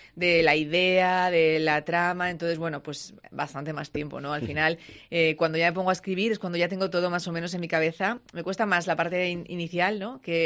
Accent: Zaragoza, Aragon, Spain; now in Castellón, Spain; Yo soy de Zaragoza, me fui hace muchos años, vivo en Castellón. También quiero mucho a Castellón, pero mi ciudad siempre es Zaragoza

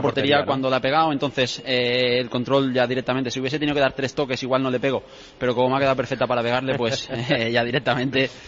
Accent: Balearic Islands, Spain; yo soy mallorquín

